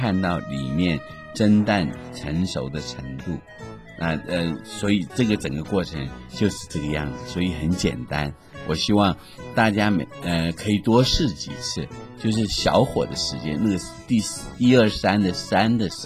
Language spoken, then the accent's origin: Chinese; Taiwan; 因为我从小在眷村长大